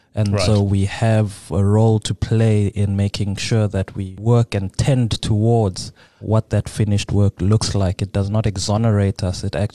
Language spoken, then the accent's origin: English; Pretoria, Gauteng, South Africa; I am born and bred in Pretoria, South Africa.